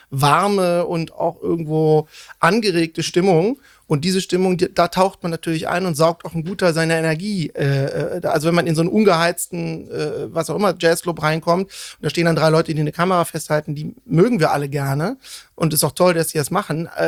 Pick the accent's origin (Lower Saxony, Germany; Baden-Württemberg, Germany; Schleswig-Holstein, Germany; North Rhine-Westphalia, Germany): North Rhine-Westphalia, Germany; Cologne; also born or lived in Bonn; ich bin in Köln seit meinem dritten Lebensjahr aufgewachsen und habe auch die meiste Zeit bis auf ein paar Exkurse meines Lebens bisher hier verbracht.